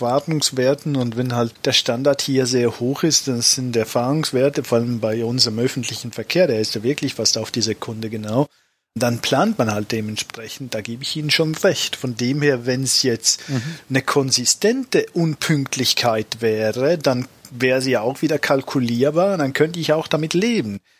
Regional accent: Switzerland; weil ich bin halt auch in der Schweiz aufgewachsen.

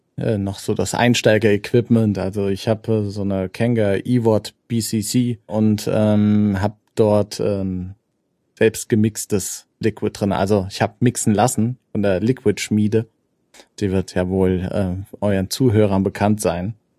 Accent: Frankfurt, Hesse, Germany; now in Darmstadt, Germany; ich bin etwas nördlich aus der Schweiz. Ich komme aus dem Rhein-Main-Gebiet in Deutschland, gebürtig aus Frankfurt und aber jetzt mittlerweile seit 10 Jahren Darmstädter.

